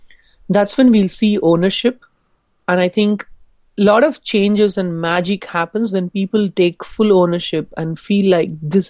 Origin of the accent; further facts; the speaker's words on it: Chennai, Tamil Nadu, India; So I finished the program and I moved to Chennai, my hometown, and started Teach for India there.